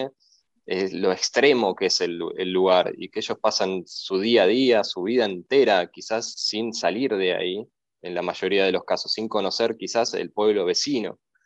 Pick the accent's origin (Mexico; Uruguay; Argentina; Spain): Argentina; para mí, siendo argentino, bueno, latinoamericano en general